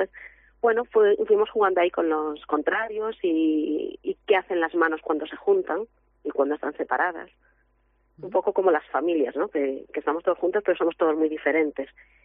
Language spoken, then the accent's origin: Spanish; Lugo, Galicia, Spain; yo siempre meto Lugo, yo soy de Lugo.